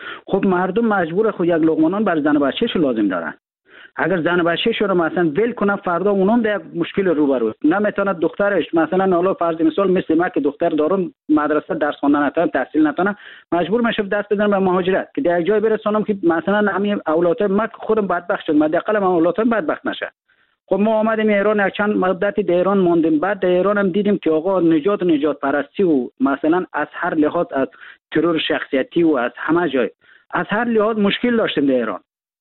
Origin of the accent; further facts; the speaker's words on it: Afghanistan; ما در افغانستان در کشور جنگ زده بزرگ شدیم.